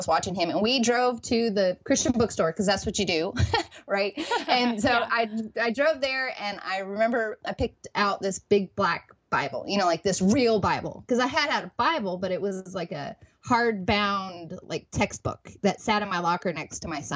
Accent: California, United States; I'm picking up from Southern California, moving across the country.

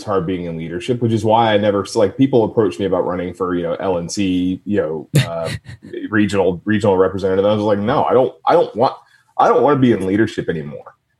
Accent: Jonesboro, Georgia, United States; We grew up just south of Atlanta. I think my hometown is actually Jonesboro, Georgia

